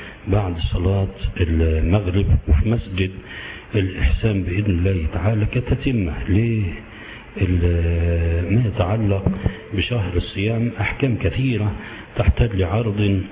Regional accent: Sohag Governorate, Egypt; بدليل حتى ثبتت عندنا في سوهاج في مرة

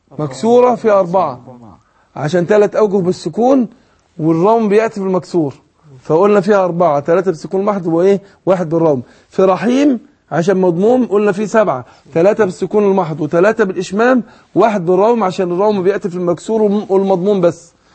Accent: Egypt; يعني ده معلش بالصلاح عندنا في مصر ان هو بيعجن في الايه في القراية

